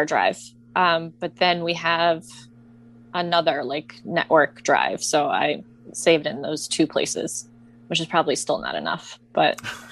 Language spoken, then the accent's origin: English; Poland; So growing up in Poland, like we didn't have the best technology.